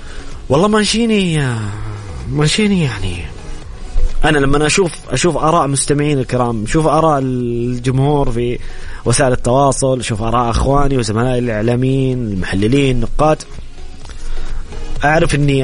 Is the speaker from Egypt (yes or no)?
no; Saudi Arabia; احنا سعوديين